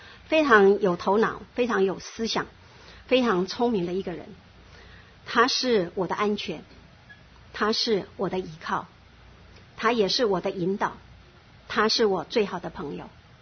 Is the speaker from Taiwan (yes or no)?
yes; Madou, Tainan, Taiwan; moved away as an adult; now in United States; 那时候我家人在南部，我是台南人，麻豆，台南麻豆人